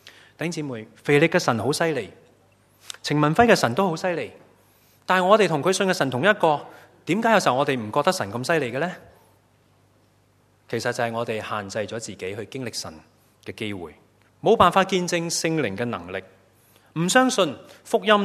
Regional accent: Hong Kong; 我们香港人又很厉害，刚才讲完我们会做可行性报告

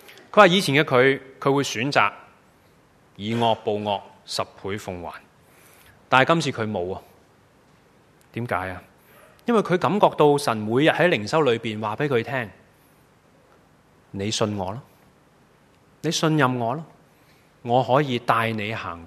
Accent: Hong Kong; 面对困难，我们香港人最叻讲的就是退一步海阔天空。

